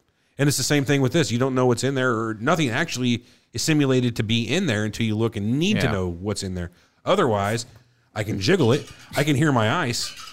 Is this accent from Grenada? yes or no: no; England, United Kingdom; from England.